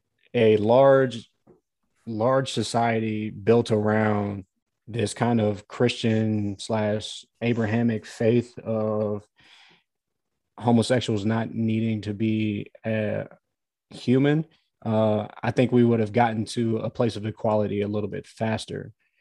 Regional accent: Atlanta, Georgia, United States; not because of some evidence-based reason, but because I am from Atlanta.

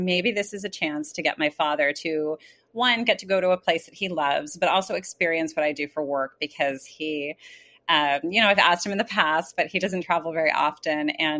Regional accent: New Jersey, United States; And growing up in the South Jersey area, which is near Philadelphia, you would have them at school.

